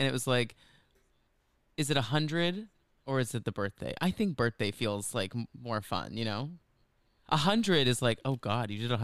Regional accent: Texas, United States; I mean, we grew up in Texas. I was like, New Jersey, that's New York.

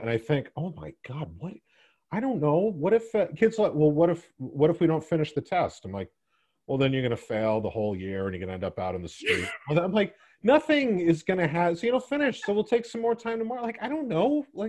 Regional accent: United States; born there; I'm a white male. I was born in America.

